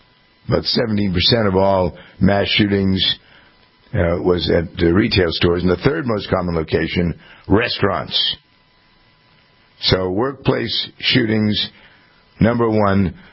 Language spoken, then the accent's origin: English; Framingham, Massachusetts, United States; We have actually a couple of them here in my hometown, Framingham.